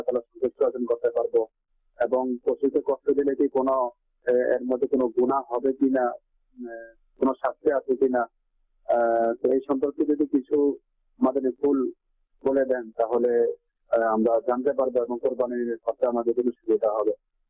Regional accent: Comilla, Chittagong Division, Bangladesh; আমার বাড়ি কুমিল্লায়।

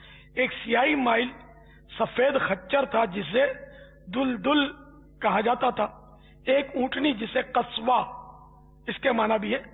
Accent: Karachi, Sindh, Pakistan; born there; میں تو یعنی کٹر پاکستانی ہوں, میں اصلاً نسلاً یوں کہتے ہیں کہ میری پیدائش جو ہے نا یہ باب المدینہ کراچی میں ہوئی ہے. میری جائے ولادت, میرا برتھ پیلس کراچی ہے, پاکستان.

